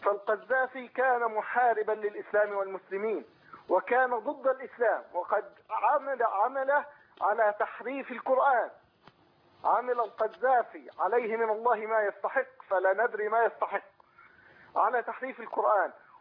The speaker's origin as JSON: {"language": "Arabic", "country": "Egypt", "also_born_or_lived": "Libya", "moved": "as an adult", "lives_now": "Jordan", "said": "أنا مصري أعمل في الأردن، وقبل ذلك قضيت أكثر من 5 سنوات في ليبيا،"}